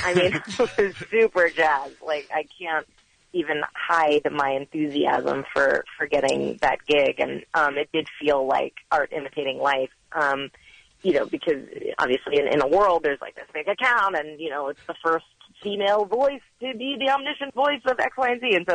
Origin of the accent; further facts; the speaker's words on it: United States; because I'm an American and I care.